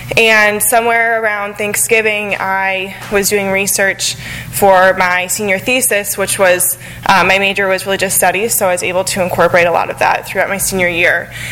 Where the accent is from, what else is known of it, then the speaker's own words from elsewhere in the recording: Rochester, New York, United States; I'm from Rochester, New York, so pretty close to Shana, and also a fellow New Yorker.